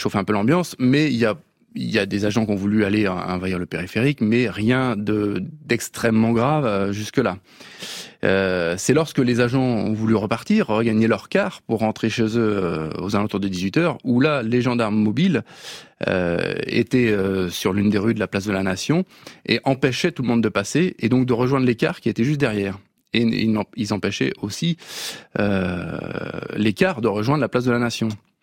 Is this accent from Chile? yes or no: no; Rouen, Normandy, France; Je viens de Rouen.